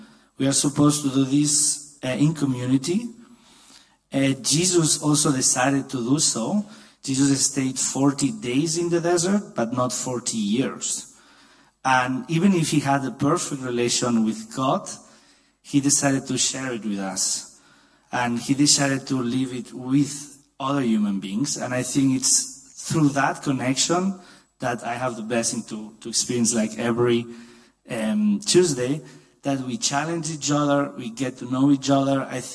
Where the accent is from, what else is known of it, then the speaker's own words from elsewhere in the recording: Barcelona, Catalonia, Spain; moved away as an adult; also born or lived in Brussels; now in Dusseldorf, Germany; I am 34 years old. I am Catalan from Barcelona. And yeah, I actually came to Dusseldorf